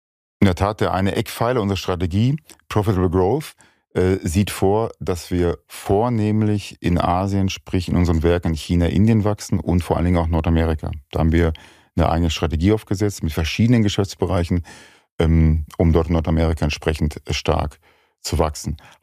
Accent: Dortmund, North Rhine-Westphalia, Germany; ich bin jetzt aus dem Ruhrgebiet, wie du weißt, aus Dortmund

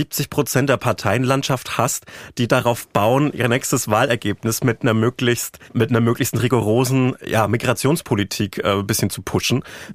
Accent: Bavaria, Germany; ich bin ja aus dem CSU-Bundesland.

